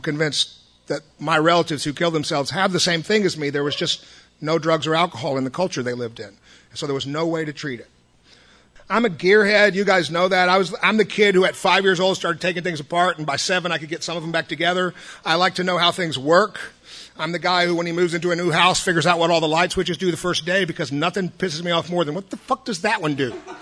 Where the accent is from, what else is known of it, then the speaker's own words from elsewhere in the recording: Austin, Texas, United States; born there; So I was born in Austin. We'll start off. Yeah. I was actually born here.